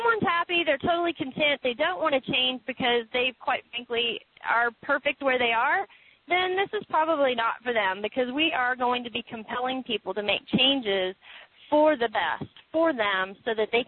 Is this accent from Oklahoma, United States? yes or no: yes; Oklahoma, United States; In our area, I know I was from Oklahoma, is where I sold most of my career.